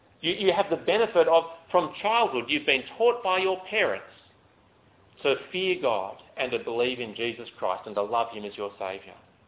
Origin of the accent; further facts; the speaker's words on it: Australia; we enjoy a very high level of literacy growing up in Australia or in the developed world.